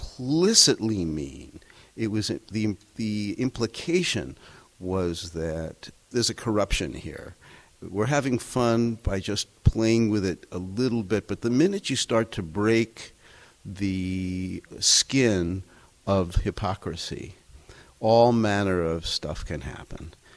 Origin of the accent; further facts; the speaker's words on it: Brooklyn, New York, United States; But I grew up in Brooklyn, and we had candy stores.